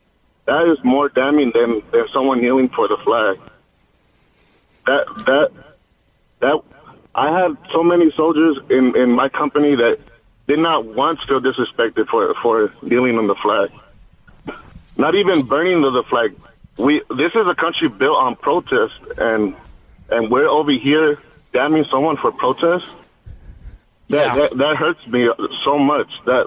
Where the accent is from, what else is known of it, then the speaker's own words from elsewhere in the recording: Los Angeles, California, United States; I grew up in black neighborhoods. I grew up in South Central. I grew up in Hawthorne. I grew up all around Los Angeles in black communities. And I'm a Latino